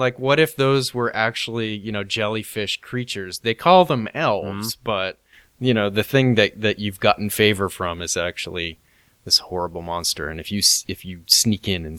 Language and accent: English; Bangor, Maine, United States; Filmed at my hometown airport in Bangor.